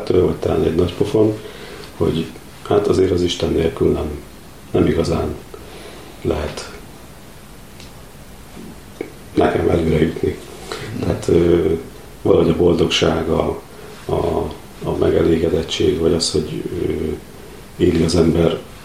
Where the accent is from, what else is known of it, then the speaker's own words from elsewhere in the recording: Rákoscsaba, Budapest, Hungary; born there; Én születtem Rákos Csabára